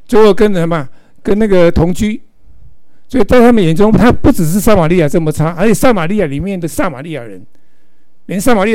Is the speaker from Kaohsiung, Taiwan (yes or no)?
yes; Kaohsiung, Taiwan; 我自己在高雄，刚刚在高雄长大了。我们一个石油公司啊，中国石油公司，就高雄炼油厂。然后我在那边长大